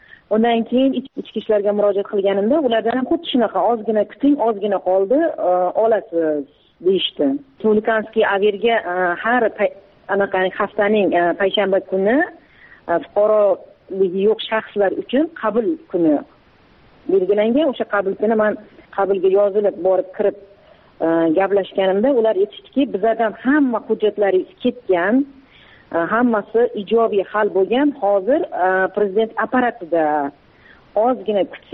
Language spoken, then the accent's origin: Uzbek; Kazakhstan; moved away; o'zimni tug'ilib o'sgan yurtimga bora olmayman. Borishim uchun Qozog'iston Respublikasining posolstvosiga borib, viza ochirishim kerak.